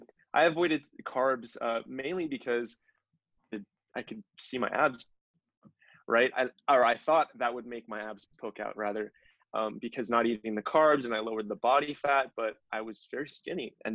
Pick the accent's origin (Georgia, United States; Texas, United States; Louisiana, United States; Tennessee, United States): Georgia, United States; Atlanta; I mean, I grew up in Atlanta, Georgia.